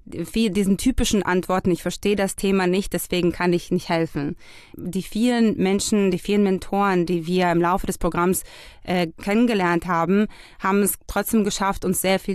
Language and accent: German; Israel; Also wie erwähnt, wir kommen ja aus Israel.